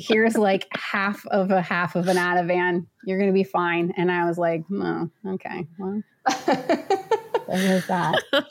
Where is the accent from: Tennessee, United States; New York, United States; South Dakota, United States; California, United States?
California, United States; I'm from California. So when an earthquake happens, I put my hands in the air